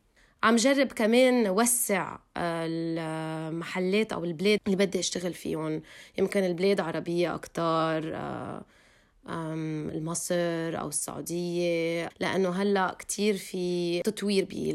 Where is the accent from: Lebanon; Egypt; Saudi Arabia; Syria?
Lebanon; first language Armenian; Arabic is a second language; بحكي الأرمني مع أهلي أكتر شي بالبيت، ومشان هيك هو اللغة اللي كان أكتر شي طبيعي لألي أحكي. سو كبرت بلبنان